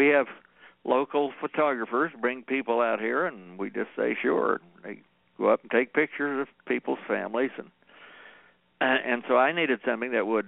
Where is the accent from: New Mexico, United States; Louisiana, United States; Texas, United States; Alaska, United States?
New Mexico, United States; Las Cruces; and I grew up in Las Cruces, and if you go to El Paso or Cruces, there are miles and miles and miles of rock walls.